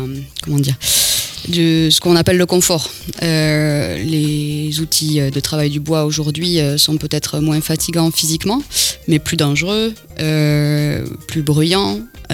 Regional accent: Occitanie, France; Non, je suis originaire de l'Aude à la base.

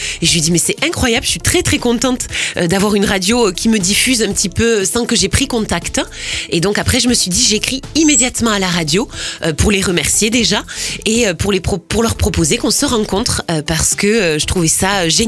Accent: Florence, Tuscany, Italy; je suis originaire, moi, de Florence. J'ai grandi à Florence. J'ai fait mes études ici. Enfin, mes études, en tout cas, collège, lycée.

